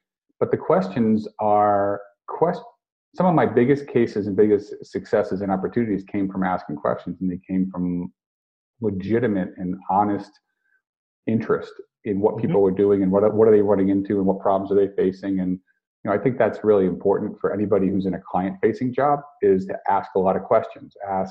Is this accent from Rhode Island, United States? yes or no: yes; Rhode Island, United States; who happened to be from Rhode Island, and I was from Rhode Island. We were out in California